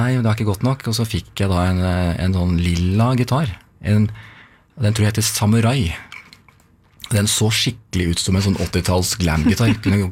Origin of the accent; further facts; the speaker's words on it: Brumunddal, Innlandet, Norway; jeg er oppvokst i Brumunddal, som er da stedet like ved Hamar. Men bodde altså mye i Hamar da.